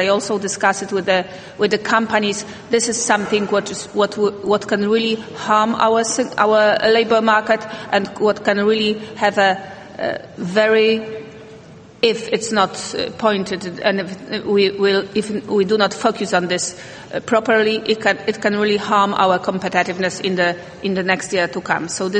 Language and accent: English; Poland; I'm from Poland